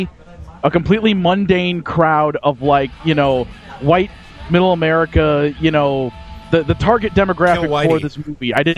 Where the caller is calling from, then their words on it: Kenosha, Wisconsin, United States; From Kenosha, Wisconsin.